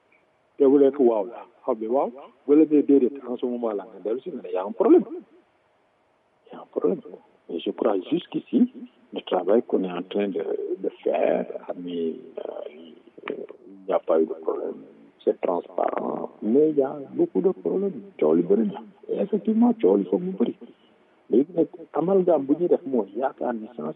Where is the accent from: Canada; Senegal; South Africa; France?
Senegal; On est des Sénégalais